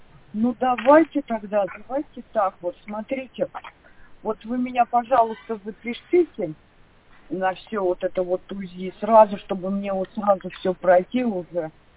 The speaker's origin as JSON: {"language": "Russian", "town": "Kemerovo", "region": "Kemerovo Oblast", "country": "Russia", "said": "Я из Кемерово."}